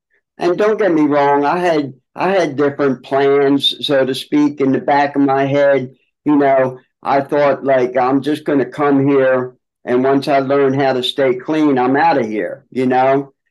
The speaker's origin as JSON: {"language": "English", "town": "Philadelphia", "region": "Pennsylvania", "country": "United States", "said": "I'm from Greater Philadelphia region."}